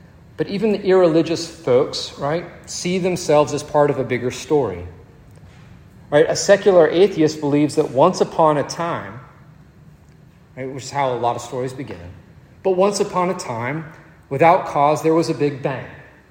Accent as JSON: {"language": "English", "region": "Virginia", "country": "United States", "tie": "born or raised there", "said": "I grew up in Virginia. My mom and dad moved to Virginia when I was a kid."}